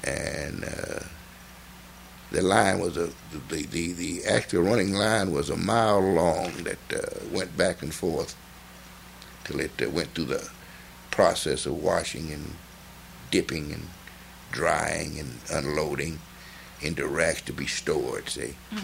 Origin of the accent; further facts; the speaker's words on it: Asheville, North Carolina, United States; Now, I'm from Asheville, you know.